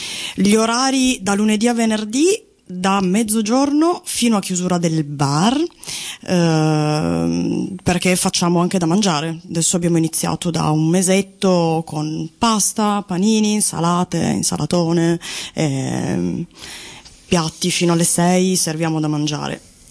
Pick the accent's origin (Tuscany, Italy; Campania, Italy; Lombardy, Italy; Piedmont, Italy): Piedmont, Italy; Turin; moved away; noi siamo di Torino, scappati tra virgolette per alcune ragioni di lavoro